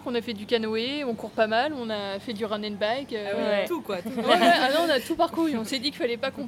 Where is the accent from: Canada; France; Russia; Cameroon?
France; Rouen, Normandy; On est toutes les deux du même endroit.